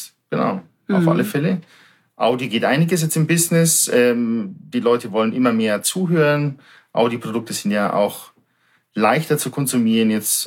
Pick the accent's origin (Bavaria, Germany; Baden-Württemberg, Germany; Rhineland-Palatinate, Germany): Bavaria, Germany; moved away as an adult; Ich bin ein Südstaatler aus Bayern sozusagen. Aus südlichen Ländern zwischen München und Salzburg aufgewachsen. Ein kleines Dorf.